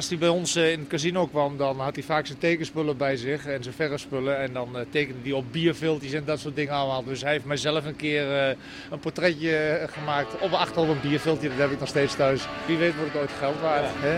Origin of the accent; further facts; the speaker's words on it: Zwolle, Overijssel, Netherlands; Ja, ik ben geboren en getogen Zwollenaar.